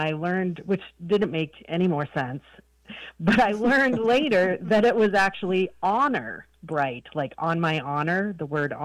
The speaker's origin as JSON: {"language": "English", "region": "Vermont", "country": "United States", "tie": "born or raised there", "lives_now": "Rock Hill, United States", "said": "So I grew up in Vermont"}